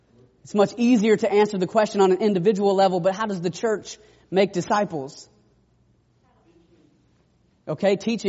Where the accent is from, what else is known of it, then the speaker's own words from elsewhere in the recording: Atlanta, Georgia, United States; I actually went to Bible college in Georgia. I'm from Atlanta.